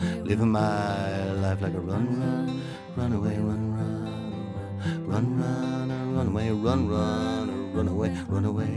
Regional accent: Bray, County Wicklow, Ireland; I grew up in Bray, I have to say. I grew up in Bray. And I love Bray

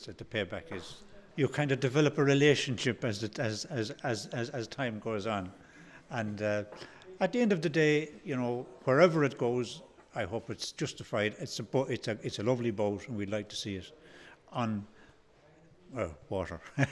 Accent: Birr, Leinster, Ireland; I'm from Birr, about 9 miles from Banagher

